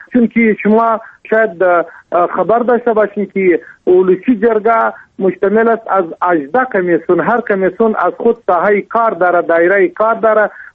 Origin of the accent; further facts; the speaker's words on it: Afghanistan; ما چون ما افغان هستیم، نماینده ملت هستیم